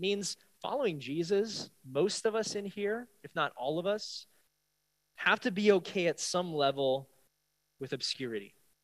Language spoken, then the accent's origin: English; San Francisco, California, United States; And I'm gonna start in my hometown of San Francisco.